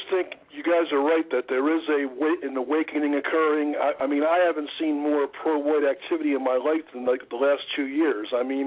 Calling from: Indiana, United States; of the White Voice, and I'm calling you from deep southern Indiana.

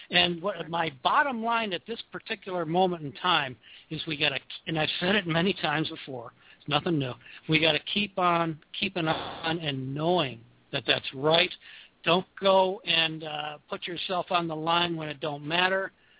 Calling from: Washington, District of Columbia, United States

